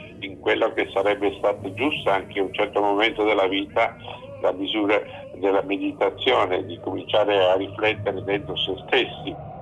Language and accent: Italian; Trieste, Friuli-Venezia Giulia, Italy; moved away as an adult; now in Milan, Italy; Sono triestino. Sono venuto a vivere nel 66 a Milano, quando ho iniziato poi a lavorare alla Scala, e quindi sono stato alla Scala per circa 30 anni.